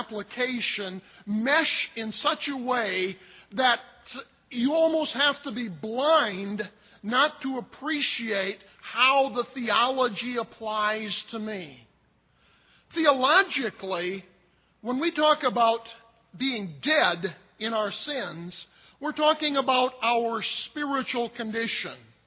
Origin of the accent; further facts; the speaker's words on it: Wisconsin, United States; I grew up in the Wisconsin countryside, and it's not unusual out in the country to see signs posted along fences, no trespassing.